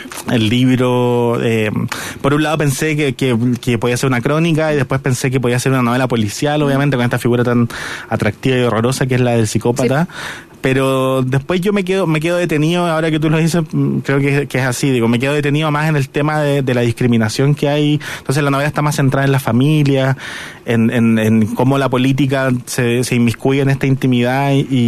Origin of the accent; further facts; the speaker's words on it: Iquique, Tarapacá, Chile; moved away; Además, yo igual me fui hace mucho tiempo de Iquique, no tengo muchos amigos, digo, no había ninguna conexión